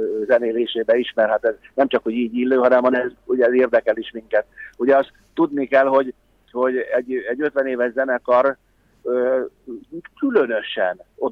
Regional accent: Pomáz, Pest, Hungary; Egyébként a faluba, Pomázon, ahol fölnőttünk, ott sokszor volt az, hogyha a rendes karácsonyban nem volt hó

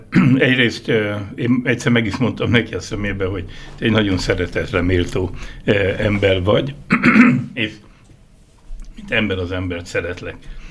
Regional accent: Budapest, Hungary; én ugye budapesti vagyok, és Budapesten végig csináltam a szakmát

